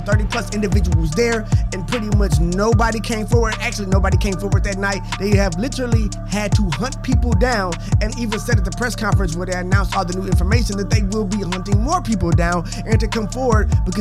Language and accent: English; Houston, Texas, United States; and I'm from Houston